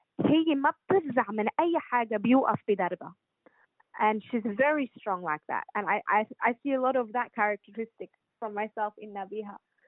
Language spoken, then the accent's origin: Arabic; Lebanon; أنا كلبنانية عرفت أنه كان في كتير من العربية ساعدوا